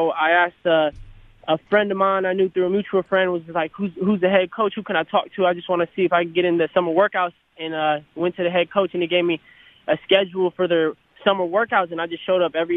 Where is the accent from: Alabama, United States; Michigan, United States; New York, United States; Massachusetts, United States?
Michigan, United States; Like, we grew up in Michigan with my dad, and he would take me down to Detroit